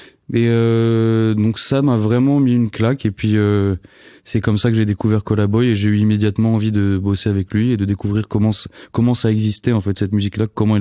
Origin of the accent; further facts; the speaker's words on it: United States; Et moi, j'ai grandi aux États-Unis